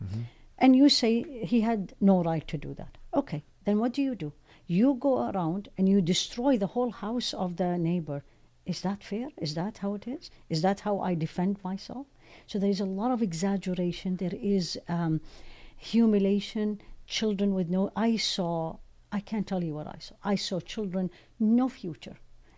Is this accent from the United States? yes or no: no; Iraq; I grew up in Iraq.